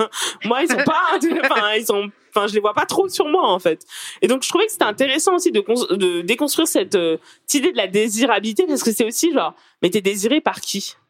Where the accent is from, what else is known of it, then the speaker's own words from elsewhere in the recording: Île-de-France, France; j'attire personne dans mon bled paumé du 77, c'est mort pour moi.